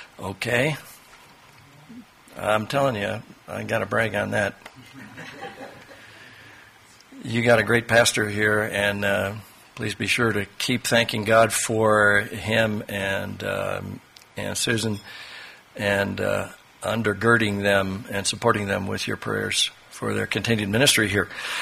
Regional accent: Tucson, Arizona, United States; when I was a young lad, my family moved down to the Southwest. And I grew up in Tucson, Arizona

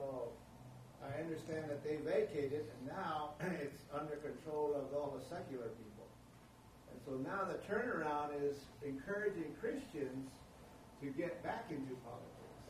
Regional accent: United States; I'm a native from the Navajo Nation and been in the city since 1968.

